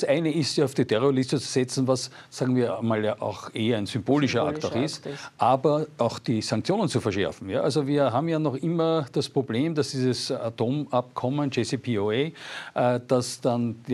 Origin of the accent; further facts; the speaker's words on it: Austria; Wir als Österreicher sind da immer wieder ein bisschen in der Zwickmühle.